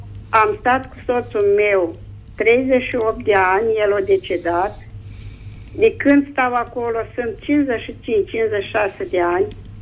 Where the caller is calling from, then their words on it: Iași, Iași County, Romania; din Iași.